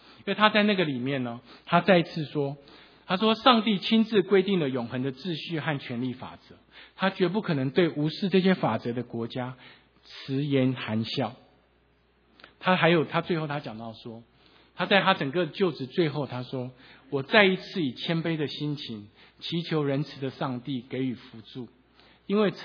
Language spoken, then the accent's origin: Chinese; Taiwan; now in United States; 我今年在大概两年前，我在美国的时间就已经比我在台湾生长的时间还长。好，所以实际上我在美国的时间已经超过我的出生地。